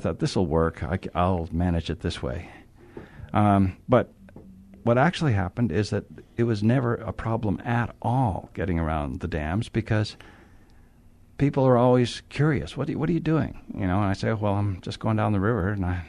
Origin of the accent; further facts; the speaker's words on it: United States; I mean, I am thoroughly American in many respects, and I love my culture.